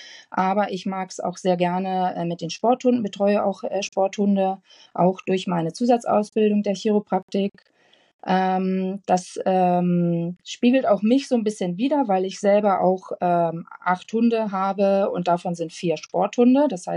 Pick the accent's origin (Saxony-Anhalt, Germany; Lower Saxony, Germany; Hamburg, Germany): Hamburg, Germany; Wie ihr schon gehört habt, ich bin Hamburger Dern.